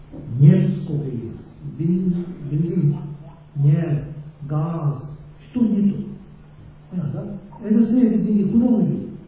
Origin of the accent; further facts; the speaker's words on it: Russia; Russian is a second language; я как Россия, да, я россиянин, у меня есть слово, да?